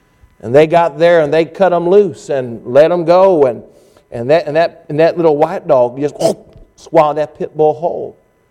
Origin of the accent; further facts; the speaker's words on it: South Carolina, United States; Now, my wife's from California and I'm from South Carolina.